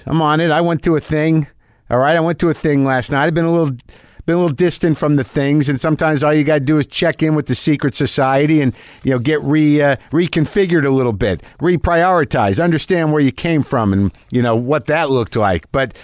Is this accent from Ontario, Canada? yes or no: yes; Sudbury, Ontario, Canada; I'm from Canada, specifically a small town called Sudbury.